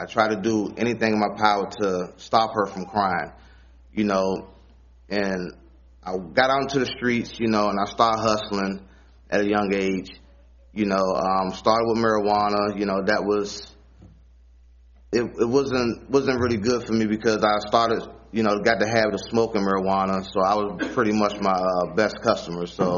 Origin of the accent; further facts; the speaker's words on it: Washington, District of Columbia, United States; I'm from Washington, D.C., 29 years old.